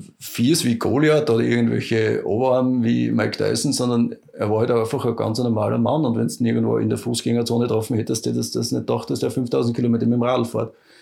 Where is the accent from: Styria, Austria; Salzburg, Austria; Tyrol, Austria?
Styria, Austria; Hönigsberg; Aufs Bärenkugelhaus, da bei uns in Hönigsberg.